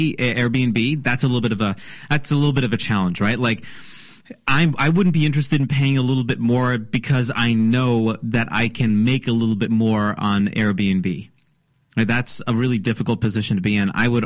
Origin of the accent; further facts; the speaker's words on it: India; And let me tell you, I can't even begin to grasp how to do business in India. And I am Indian.